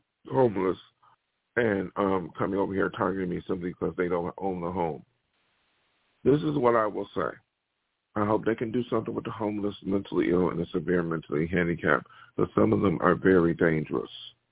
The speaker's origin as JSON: {"language": "English", "town": "Buffalo", "region": "New York", "country": "United States", "said": "I am from Buffalo, but when they talk about Buffalo, New York, I think that's crazy too."}